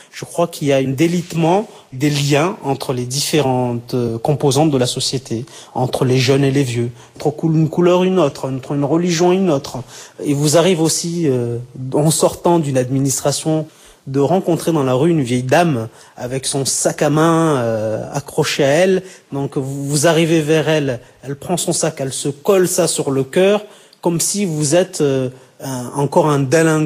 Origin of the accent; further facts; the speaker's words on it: Comoros; now in France; j'ai eu cette chance d'avoir un père né à l'île de la Réunion qui a vécu aux îles Comores dont je suis originaire. Donc il était français de droit commun, c'est ce que je suis. Et je suis français aussi dans mon être, dans ma culture, dans mes croyances.